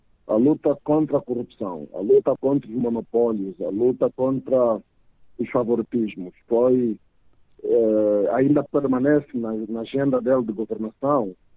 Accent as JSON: {"language": "Portuguese", "country": "Angola", "said": "E das nossas relações como angolanos. Nós nos definíamos como militantes e não como angolanos."}